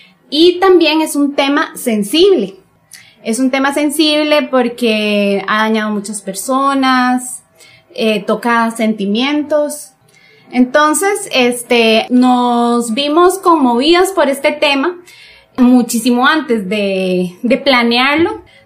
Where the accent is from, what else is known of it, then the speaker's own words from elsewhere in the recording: Costa Rica; Somos de Costa Rica.